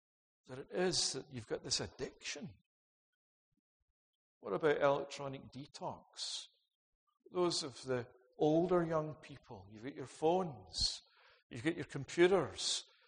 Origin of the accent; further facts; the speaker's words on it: Scotland, United Kingdom; I can remember growing up in Scotland